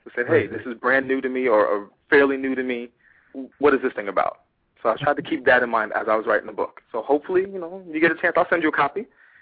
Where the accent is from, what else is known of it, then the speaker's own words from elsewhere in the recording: New York, United States; growing up in New York, you meet and you grow up with a lot of interesting people.